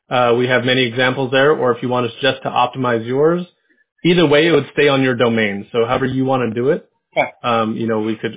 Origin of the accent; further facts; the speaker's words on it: California, United States; I know that when I said I was from California, you thought I was going to jump out of the water with the ice.